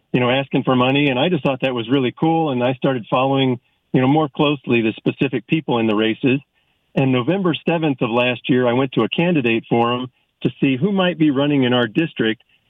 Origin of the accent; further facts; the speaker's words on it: United States; I was really embarrassed as an American